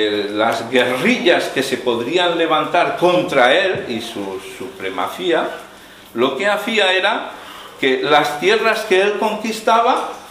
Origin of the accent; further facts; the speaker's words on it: Barcelona, Catalonia, Spain; born there; yo nací en Barcelona, pero yo no soy catalán.